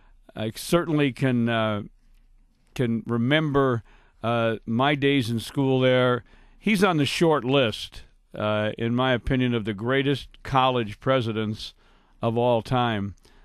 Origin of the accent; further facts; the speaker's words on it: Marshalltown, Iowa, United States; I made sure that I listened to the Iowa games on the radio when I was growing up in Marshalltown